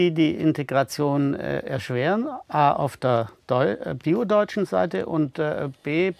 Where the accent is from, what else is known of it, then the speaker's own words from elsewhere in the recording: Stuttgart, Baden-Württemberg, Germany; ich komme aus Stuttgart, Anhänger des VfB Stuttgart.